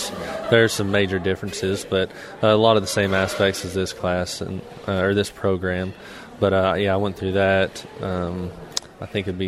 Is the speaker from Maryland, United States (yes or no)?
no; Hennepin, Oklahoma, United States; I'm from Hennepin, Oklahoma, which is south central Oklahoma. It's the Arbuckle Mountain area. You may be familiar with it. I am fourth generation on a family ranch.